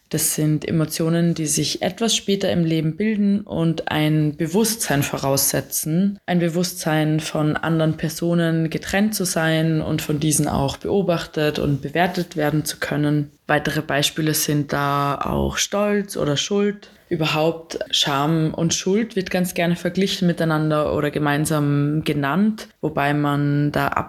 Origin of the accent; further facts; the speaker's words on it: Graz, Styria, Austria; also born or lived in Rome, Italy; Ich komme ursprünglich aus Graz und habe da auch meinen Bachelor in Psychologie gemacht. Die letzten beiden Jahre habe ich in Rom in Italien meinen Master in Psychologie mit einer Spezialisierung auf Sexologie gemacht.